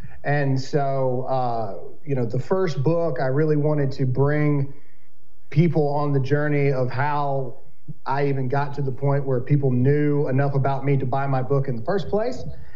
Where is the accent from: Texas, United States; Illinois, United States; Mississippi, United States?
Mississippi, United States; Well, and I'm from Mississippi, too.